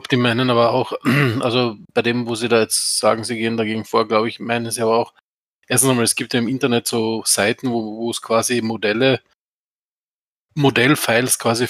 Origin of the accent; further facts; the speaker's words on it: Austria; Also ich komme quasi aus dem Schluchtendorf, aus Österreich.